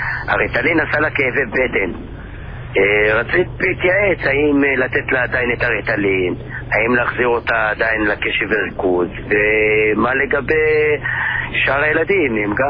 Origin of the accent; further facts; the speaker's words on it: Northern District, Israel; אני מאזור הצפון.